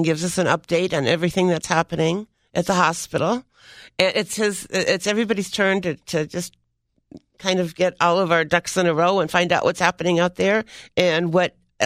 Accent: Zimmerman, Minnesota, United States; Well, I grew up in Zimmerman, Minnesota. And in our town, the American Legion was like the community center.

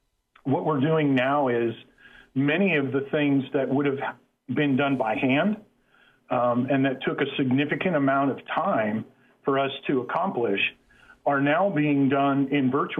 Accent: Ohio, United States; also born or lived in Oklahoma; now in Minneapolis, United States; My wife is a Northern California girl, and, of course, I was born and raised in Ohio, and we missed the snow.

